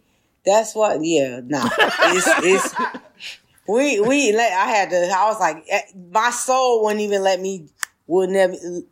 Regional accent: Chicago, Illinois, United States; Because like, I know me, and I'm from Chicago, so calm can be good.

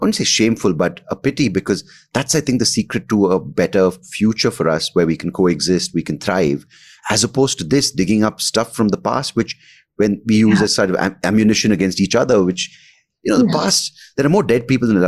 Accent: Bangalore, Karnataka, India; I remember growing up in Bangalore, we didn't have so much of this

